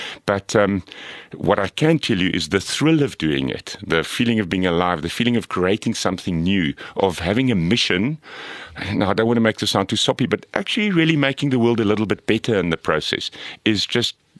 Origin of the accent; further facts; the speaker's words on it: Pretoria, Gauteng, South Africa; where I grew up in Pretoria at a kind of Afrikaans school